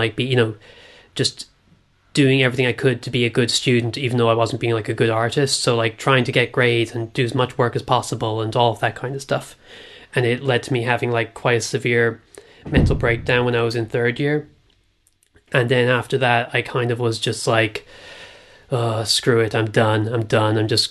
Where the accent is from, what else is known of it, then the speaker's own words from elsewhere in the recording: Ireland; So, the time I was like growing up in Ireland, it was a period called the Celtic Tiger.